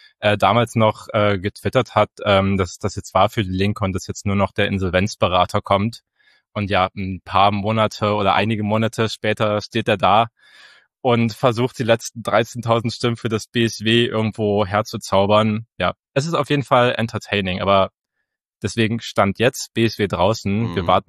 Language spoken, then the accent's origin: German; Saxony-Anhalt, Germany; ich komme ja aus Sachsen-Anhalt, also kannst du denken, wie das bei mir zu Hause oder da, wo ich herkomme, aussieht.